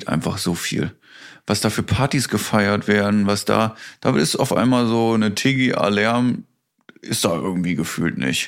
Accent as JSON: {"language": "German", "town": "Kassel", "region": "Hesse", "country": "Germany", "tie": "born there", "said": "Ich bin in Kassel geboren."}